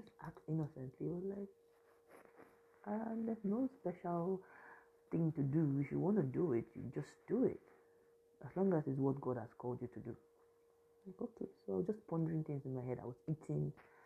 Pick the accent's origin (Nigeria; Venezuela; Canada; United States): Nigeria; Port Harcourt, Rivers; also born or lived in Ondo State; I told him I'm from Ondo State, but I grew up in Port Harcourt.